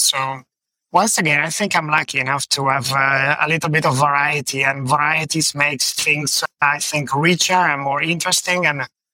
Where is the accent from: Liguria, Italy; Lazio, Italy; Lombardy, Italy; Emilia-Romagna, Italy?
Emilia-Romagna, Italy; Bologna; I graduated in Bologna, yeah, and I come from Bologna. I'm 100% Bolognese, we could say.